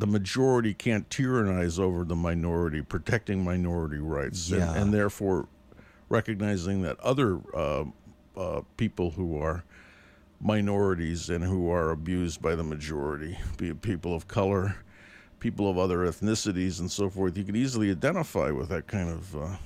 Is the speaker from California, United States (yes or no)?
yes; San Francisco, California, United States; I grew up in San Francisco, but for some reason I've always known a lot of Jewish people